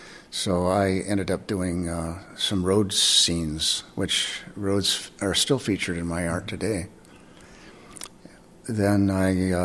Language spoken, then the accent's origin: English; Illinois, United States; I was in a community north of Chicago. So I had ravines and shoreline.